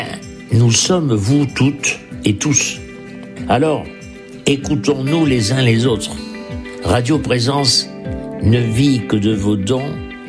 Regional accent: Occitanie, France; Et moi-même, je suis occitan.

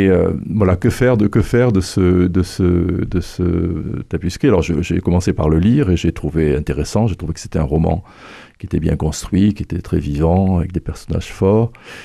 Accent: Guéret, Nouvelle-Aquitaine, France; dans le bureau de mon père à Talence, dans la banlieue de Bordelaise, après avoir été dans mon enfance à Guéret, donc dans l'appartement que mes parents occupaient

